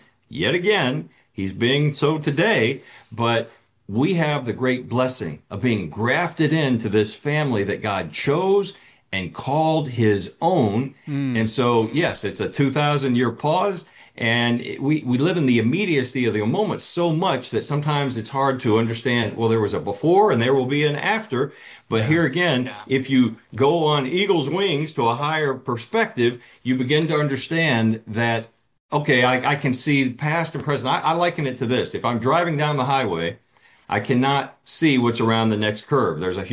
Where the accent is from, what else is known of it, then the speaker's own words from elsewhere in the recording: United States; born there; And yet I'm an American and consider myself blessed to have been born in this land.